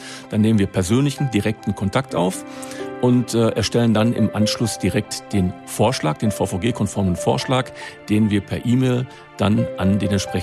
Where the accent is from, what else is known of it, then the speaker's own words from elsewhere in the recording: Wattenscheid, North Rhine-Westphalia, Germany; born there; Ich bin ein gebürtiger Wattenscheider. Wattenscheid gehört zu Bochum.